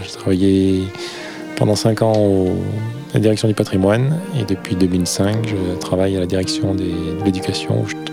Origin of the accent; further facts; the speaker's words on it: Auvergne-Rhône-Alpes, France; also born or lived in Marseille, France; je suis savoyard d'origine. J'ai fait le lycée Aix-les-Bains